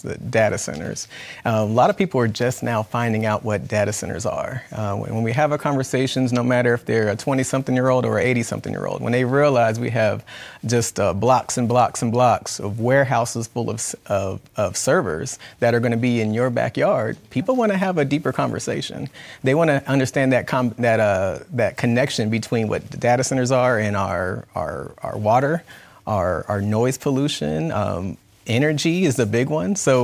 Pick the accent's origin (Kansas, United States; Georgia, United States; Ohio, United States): Georgia, United States; Atlanta; now in Smyrna, United States; Well, yeah, I'm a pediatric dentist in Vinings. I grew up in Atlanta, Mays High School. I'm a church deacon and Bible study teacher in the city of South Fulton. And I live in Smyrna.